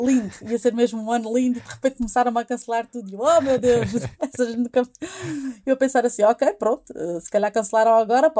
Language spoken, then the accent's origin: Portuguese; Azores, Portugal; now in Lisbon, Portugal; sou dos Açores, não é?